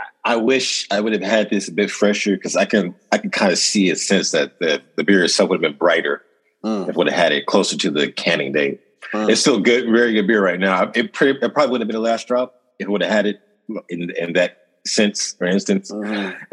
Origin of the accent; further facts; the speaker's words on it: West Coast, United States; you know, I'm biased because I'm from the West Coast.